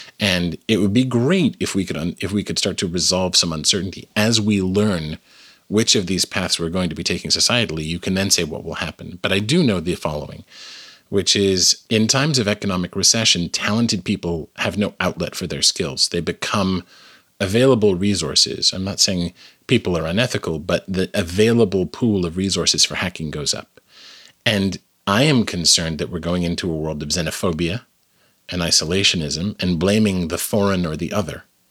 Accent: Canada; now in United States; I am originally Canadian. I live in the United States now

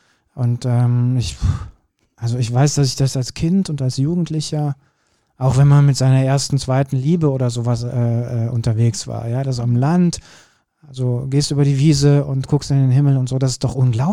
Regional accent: Kürten, North Rhine-Westphalia, Germany; Ich bin ja in Kürten groß geworden

